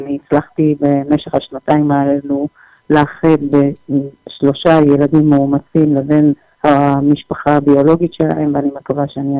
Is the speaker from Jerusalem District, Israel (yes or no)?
yes; Jerusalem, Jerusalem District, Israel; אני נולדתי פה בארץ, ומצות יהודה בירושלים היו ממש בקרבת הבית שלי